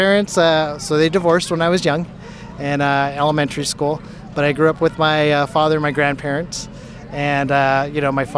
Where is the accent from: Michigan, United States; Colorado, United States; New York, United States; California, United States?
California, United States; Bakersfield; also born or lived in Delano, United States; growing up, I grew up in Bakersfield in Delano. I grew up working out in the fields, making boxes for the grapes and going to these far off places that seemed so far as a kid, like Exeter and Mettler and everywhere up and down the valley.